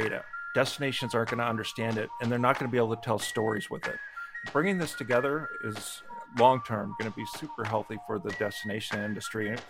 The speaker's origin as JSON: {"language": "English", "region": "Montana", "country": "United States", "tie": "born or raised there", "said": "So I grew up in Montana, grew up in the great outdoors on a ranch, the whole works."}